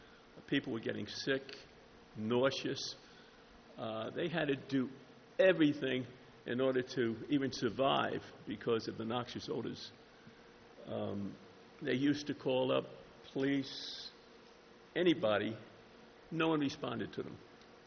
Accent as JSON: {"language": "English", "region": "New York", "country": "United States", "said": "I was originally from New York."}